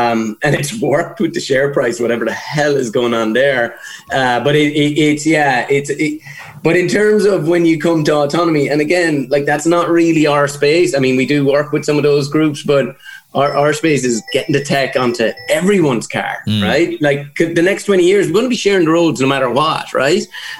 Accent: Limerick, Munster, Ireland; I was born in a stable. I'm from Limerick. Yeah, I'm from like Carrick and Lish out the road here. That was all good place to grow up.

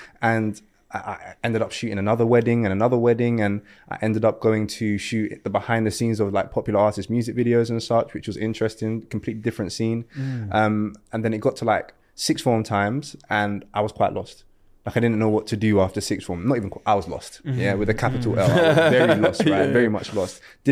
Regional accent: London, United Kingdom; But you know, you go through the regular growing up in London kind of stuff.

